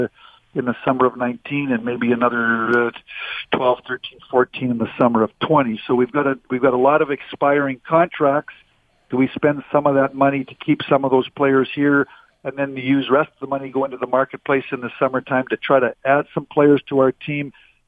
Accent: Vernon, British Columbia, Canada; being from British Columbia, from Vernon, I still have a place out in Vernon. I go back there for about a month in the summertime.

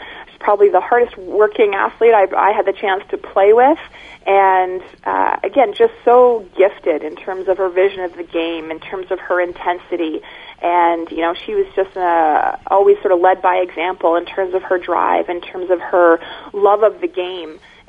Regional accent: Winnipeg, Manitoba, Canada; I lived in Winnipeg from when I was a year old. We moved to Winnipeg, and that's my hometown.

